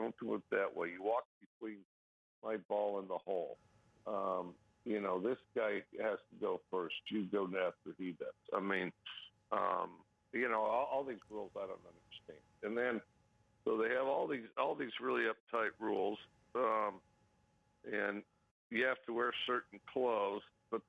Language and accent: English; Wyoming, United States; I grew up in Wyoming